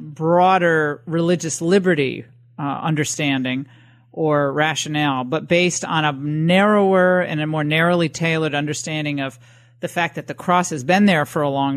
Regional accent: Connecticut, United States; I'm from Connecticut. I was a Connecticut Yankee.

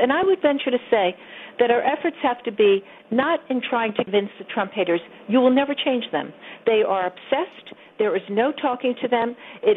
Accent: New York, United States; You know, last night I was feeling completely disenfranchised as an American.

